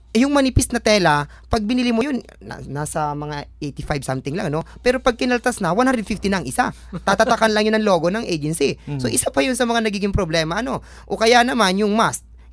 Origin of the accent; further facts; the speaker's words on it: Calabarzon, Philippines; tulad sa amin sa Laguna, ang minimum wage doon ay 315 lamang.